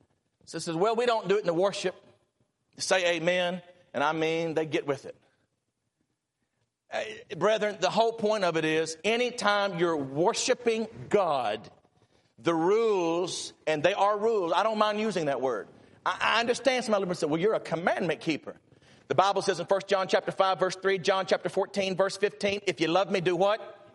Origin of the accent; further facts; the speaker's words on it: United States; I'm an American, secondly, but I mean, we're Christians.